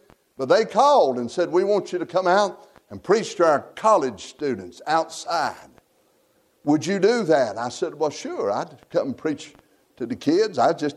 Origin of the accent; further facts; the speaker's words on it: United States; accent: country hillbilly; of course you notice my accent. I'm as country and hillbilly as they come, and I got a long, drawn-out accent. I talk funny.